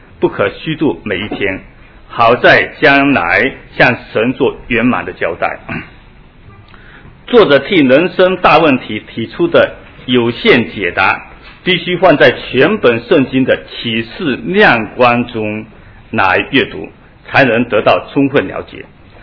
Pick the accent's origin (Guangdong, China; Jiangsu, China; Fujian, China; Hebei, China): Fujian, China; Fuqing; now in Australia; 因为我是从福清来的，虽然很多人说我不像福清人啊，但是你知道我们生活在福清呢